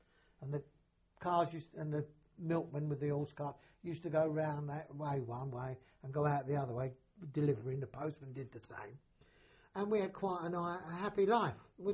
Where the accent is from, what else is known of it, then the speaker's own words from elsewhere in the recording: Dagenham, London, United Kingdom; I'm a Londoner boy. I said, I come from Dagenham, yeah. But I said, my dad comes from here. My dad come from here. And my mother was a Yorkshire woman.